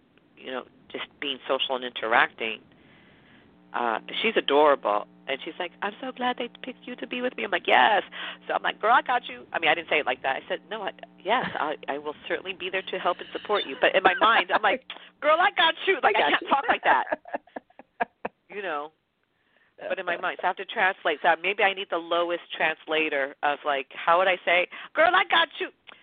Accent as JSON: {"language": "English", "town": "New York City", "region": "New York", "country": "United States", "accent": "New York", "said": "I speak very fast as a New Yorker, and I speak crazy."}